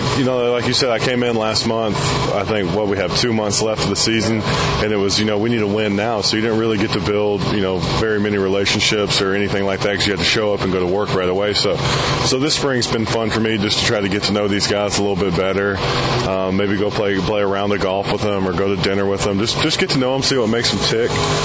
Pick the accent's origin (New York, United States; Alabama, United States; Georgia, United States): Georgia, United States; Newnan; Back in Georgia, back in my hometown, Noonan, Georgia.